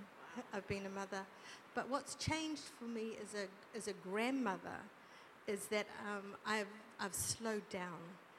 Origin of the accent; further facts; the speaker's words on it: New Zealand; Well, as a Kiwi, I suppose I should say a roast lamb dinner